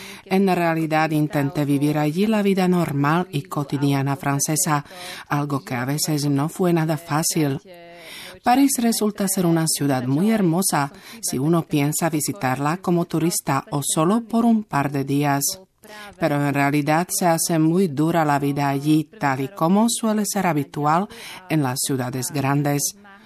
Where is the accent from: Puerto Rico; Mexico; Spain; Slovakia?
Slovakia; Spanish is a second language; como soy oriunda de esa ciudad, lo asumí como una obligación personal y decidí regresar a mi país natal